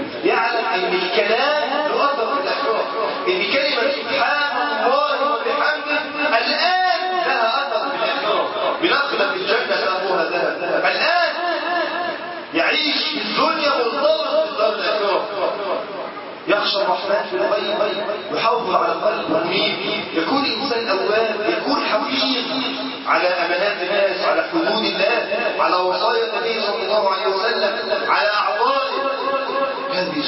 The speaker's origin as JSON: {"language": "Arabic", "country": "Egypt"}